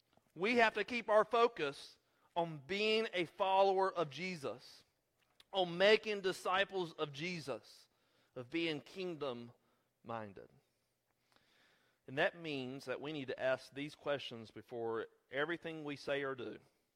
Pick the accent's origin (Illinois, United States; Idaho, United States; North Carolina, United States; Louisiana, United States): North Carolina, United States; Erect; Growing up in Randolph County, especially out there in the sticks of Erect, North Carolina, here's what I understood.